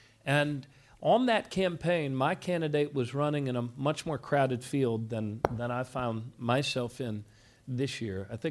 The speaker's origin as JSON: {"language": "English", "region": "Maryland", "country": "United States", "tie": "born or raised there", "said": "And I grew up in Montgomery County. Any Montgomery County people here around?"}